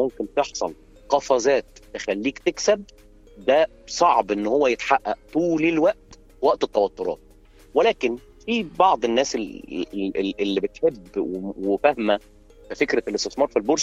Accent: Egypt; عاملة كده بالنسبة لنا كمصريين لحب الأكل والشرب

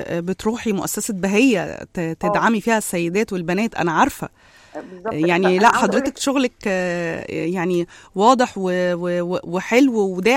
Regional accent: Egypt; اصل ساعات احنا مصريين

